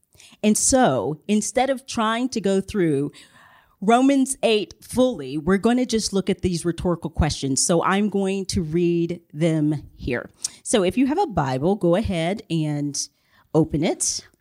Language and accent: English; Nashville, Tennessee, United States; I'm from the Nashville area.